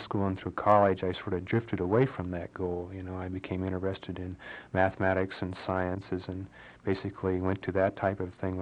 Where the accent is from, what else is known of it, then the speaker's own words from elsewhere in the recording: Fort Riley, Kansas, United States; born there; I was born and raised in the Lutheran Church Missouri Synod. I was born in Fort Riley and baptized there, and I was confirmed.